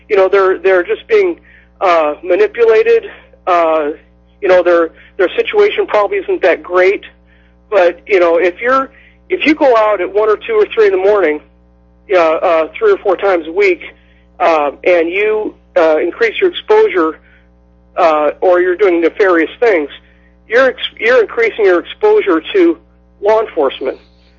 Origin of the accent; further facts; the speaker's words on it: Omaha, Nebraska, United States; moved away as an adult; I grew up in Omaha and lived there for about 45 years